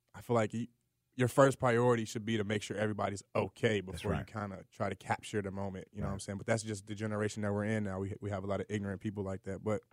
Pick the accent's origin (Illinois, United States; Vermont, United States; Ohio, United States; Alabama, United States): Illinois, United States; Chicago; Chicago, Illinois, South Side.